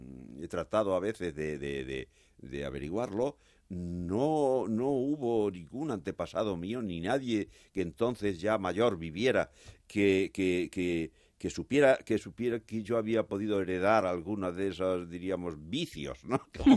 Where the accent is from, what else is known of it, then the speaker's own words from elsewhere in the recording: Monesterio, Extremadura, Spain; Yo soy de Monesterio, último pueblo ya al sur de Badajoz, que se mete como una cuña en Andalucía, ¿no? Córdoba queda a la izquierda, Sevilla al frente, Huelva a la derecha. Está muy cerca de la Sierra de Araceta, ¿no?